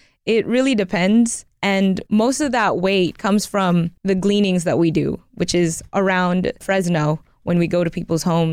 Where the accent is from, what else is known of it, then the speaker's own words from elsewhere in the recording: Philippines; I grew up in the Philippines, and so I've seen hunger and malnutrition and all of that food insecurity firsthand.